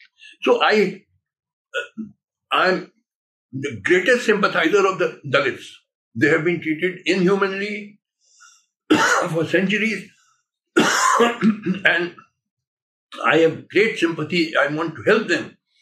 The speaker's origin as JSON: {"language": "English", "town": "Allahabad", "region": "Uttar Pradesh", "country": "India", "also_born_or_lived": "Madras", "said": "I'm originally from Allahabad. I was a judge in Allahabad, but then I was sent as Chief Justice of Madras High Court."}